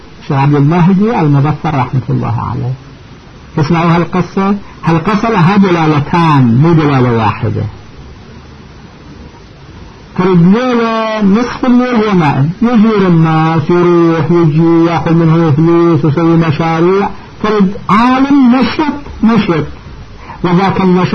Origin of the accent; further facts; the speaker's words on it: Iraq; ترد واحد كان عندنا في العراق، هذه القصة مال قبل 45 سنة في البصرة